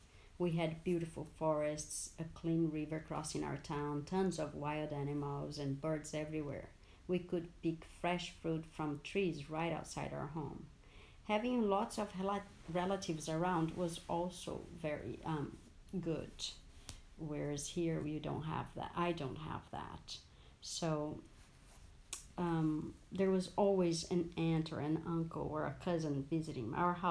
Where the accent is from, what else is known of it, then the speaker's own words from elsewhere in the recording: Minas Gerais, Brazil; moved away as an adult; now in San Francisco, United States; It's called Minas Gerais. It's a state that borders São Paulo to the north.